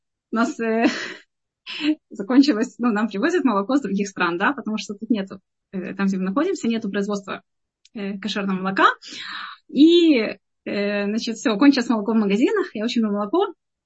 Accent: Ukraine; now in Israel; мы беженцы с Украины

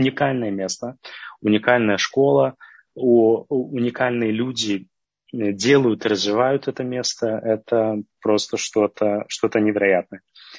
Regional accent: Minsk, Belarus; born there; я родился в Беларуси, в Минске, и будучи учеником, если я не ошибаюсь, 6 класса

